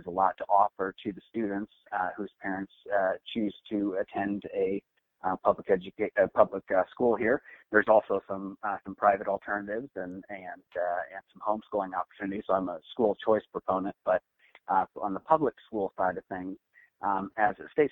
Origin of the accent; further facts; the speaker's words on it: Spirit Lake, Iowa, United States; So I'm originally from Spirit Lake, and I'm a fifth generation Northwest Iowan.